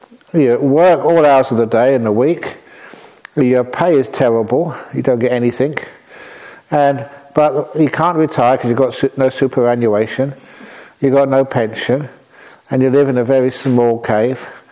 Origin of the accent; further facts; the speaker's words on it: London, United Kingdom; I was going from Acton to Chiswick, where the talk at the Sri Lankan temple was, and I was going there to give the talk. And that's my area, I grew up, I know that place.